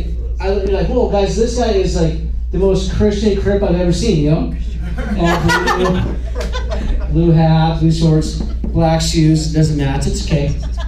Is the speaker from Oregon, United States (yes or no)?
yes; Oregon, United States; I'm not from Utah. I'm from Oregon, guys.